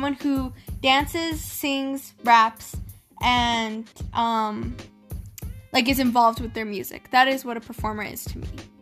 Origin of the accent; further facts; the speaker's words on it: United States; Now I'm not sure how it did internationally because I'm from America, you know what I mean?